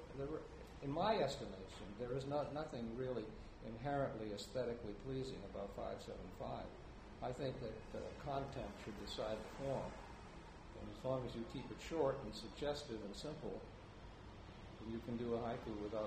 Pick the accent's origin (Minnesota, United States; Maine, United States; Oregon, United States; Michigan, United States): Maine, United States; also born or lived in New Hampshire; It was a haibun about growing up in Maine and New Hampshire, and a lot of it is about baseball.